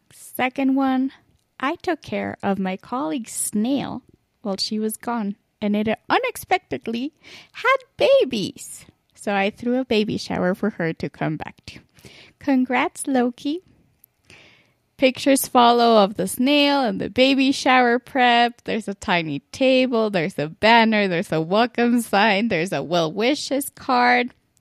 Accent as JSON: {"language": "English", "region": "Mexico City", "country": "Mexico", "lives_now": "Chicago, United States", "said": "originally from Mexico City, normally tuning in from Chicago, but right now I'm still home for the holidays."}